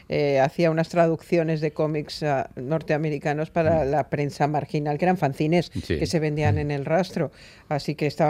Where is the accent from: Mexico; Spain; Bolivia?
Mexico; Y en México, en mi país, dijeron, pues … Y ahí empezamos